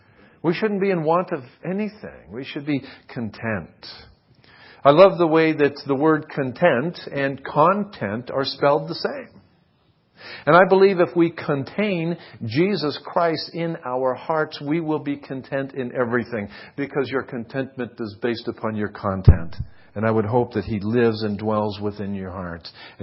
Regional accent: Massachusetts, United States; It's like, I'm from Massachusetts, so I can take a shot at those folks, you know. They're pretty liberal back there.

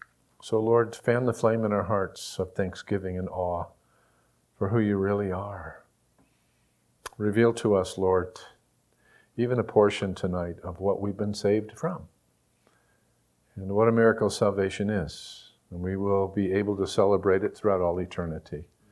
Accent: United States; I love America. I'm an American. I love this country.

